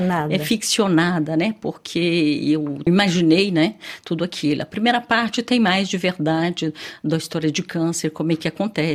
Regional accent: Mato Grosso do Sul, Brazil; born there; moved away; eu nasci no Mato Grosso do Sul, fui estudar em São Paulo e depois vim para cá.

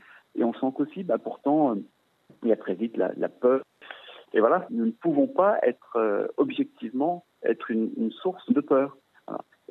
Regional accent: France; je crois aussi en tant que Français

